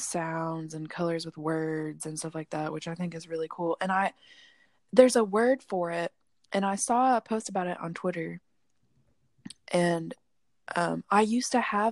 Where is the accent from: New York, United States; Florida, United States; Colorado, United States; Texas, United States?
Florida, United States; Well, I'm from Florida, so.